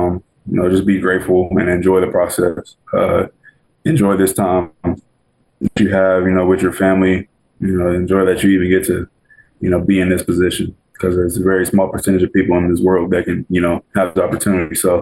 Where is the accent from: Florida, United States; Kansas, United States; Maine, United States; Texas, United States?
Texas, United States; Port Arthur; So I'm from, like I said earlier, I'm from Port Arthur, Texas, and I went to high school at Port Neches Groves High School.